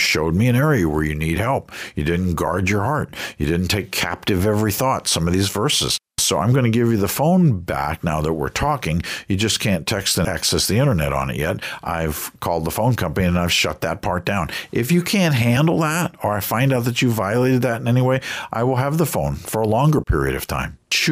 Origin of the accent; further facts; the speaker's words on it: New York, United States; also born or lived in Washington, D.C. / Knoxville; I said, well, I grew up in New York and then Washington, D.C. And then, you know, I went to undergraduate and some of graduate school in Knoxville.